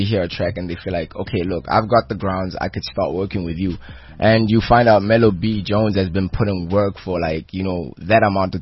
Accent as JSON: {"language": "English", "town": "Pretoria", "region": "Gauteng", "country": "South Africa", "said": "I'm from Pretoria"}